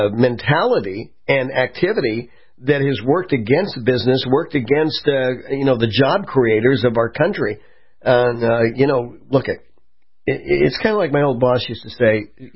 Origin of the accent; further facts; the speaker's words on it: California, United States; in Santa Barbara, California, in my home area. I grew up in the Ventura County area of California.